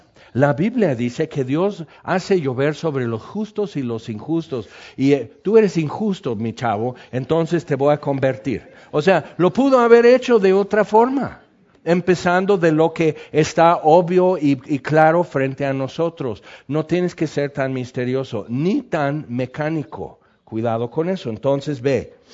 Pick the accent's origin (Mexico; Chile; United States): United States; California; Hace muchos años, yo tenía como 13 años, era un marzo, me acuerdo, en California, de donde yo soy